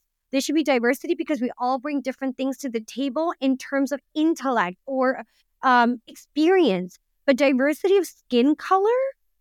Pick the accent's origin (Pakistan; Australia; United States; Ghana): Pakistan; I'm in Pakistani, he's Indian.